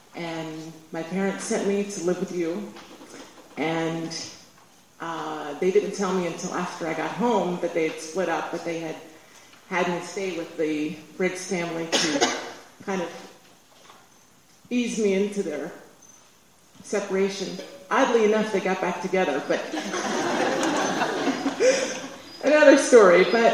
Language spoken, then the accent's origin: English; New York City, New York, United States; because I'm from New York City, so I never thought I would say that Madison, Wisconsin was like the most amazing experience I ever had.